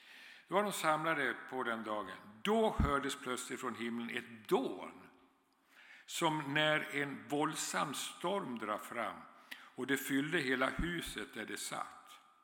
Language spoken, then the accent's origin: Swedish; Dalarna County, Sweden; och som ni hör på dialekten så kommer jag inte härifrån utan från Bergslagen från början i södra Dalarna.